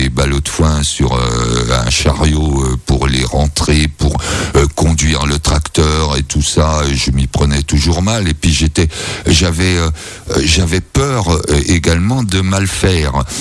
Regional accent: Trinquelin, France; je suis né en 1951 à Trinquelin, mon village. J'avais des parents qui étaient agriculteurs

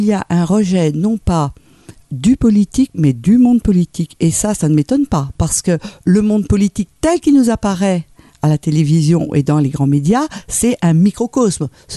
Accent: Vaucresson, Île-de-France, France; j'ai grandi à Vaucresson, qui est juste la première sortie sur l'autoroute de l'Ouest, à côté de Versailles. J'ai grandi dans un milieu bourgeois, il faut être clair, mon père était directeur de société.

